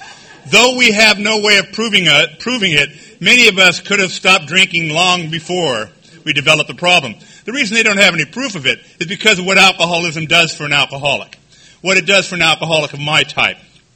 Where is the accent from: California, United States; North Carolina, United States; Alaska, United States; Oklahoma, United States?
California, United States; Downey; I'm from Downey, California.